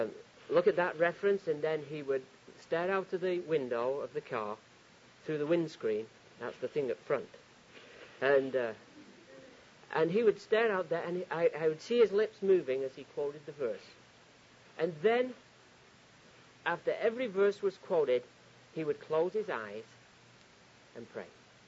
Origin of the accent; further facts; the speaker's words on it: Scotland, United Kingdom; I was traveling from Scotland down to England, driving down from Scotland, which is where I come from, down to England